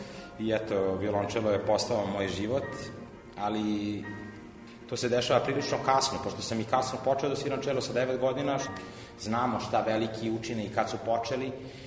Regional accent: Belgrade, Serbia; S obzirom da sam odrastao ovde u Beogradu na Dorćolu, znate kako su bila vremena tada, ja sam 84. godište

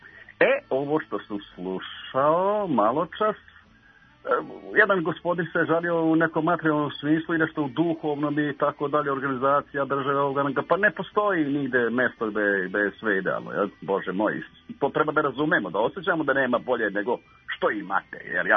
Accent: Bosnia & Herzegovina; Ja sam Bosanac

